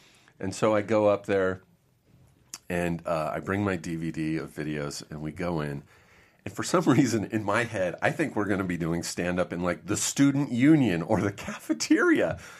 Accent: Riverside, California, United States; Like, I grew up in Riverside, just like an hour away from here.

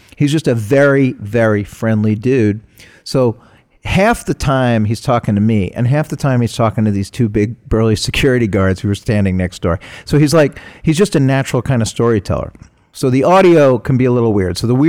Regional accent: Brooklyn, New York, United States; I really needed to do was establish really fast to Chuck that I knew who the hell he was and that I was from Brooklyn.

